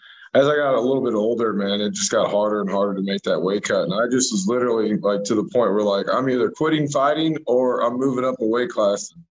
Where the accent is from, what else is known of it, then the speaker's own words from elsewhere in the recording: Cuba, Missouri, United States; I'm originally grew up in Cuba, Missouri, very small little town.